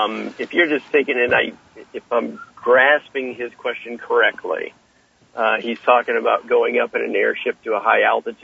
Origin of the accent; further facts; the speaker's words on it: Maine, United States; and I say that because I'm from Maine